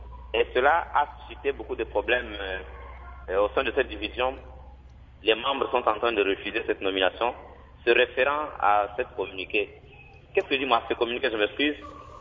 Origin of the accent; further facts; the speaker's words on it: Kasaï-Central, DR Congo; j'ai un exemple patent qui se passe ici chez nous au Kassai Central